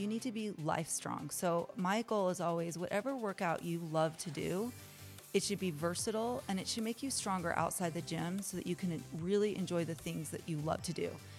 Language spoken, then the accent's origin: English; Salt Lake City, Utah, United States; So I'm actually born and raised in Salt Lake, and I grew up and went to, over a little bit further on the Sunnyside area, and went to Bonneville and then to Clayton and then on to East High School.